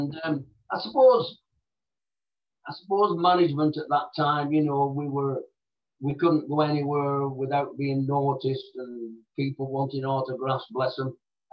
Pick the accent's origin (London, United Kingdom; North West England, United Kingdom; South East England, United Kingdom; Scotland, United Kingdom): North West England, United Kingdom; Oldham; I've lived over here now 30 years or so. It's not too far from where I was born and bred in Oldham.